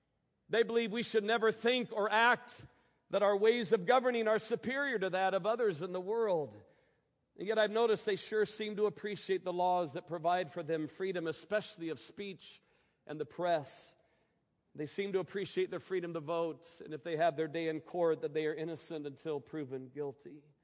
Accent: United States; So as an American in my earthly citizenship, I am proud to be an American.

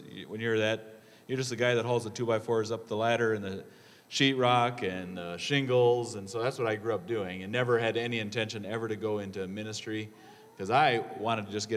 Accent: Wisconsin, United States; born there; But we loved Montana, and I was born in Wisconsin.

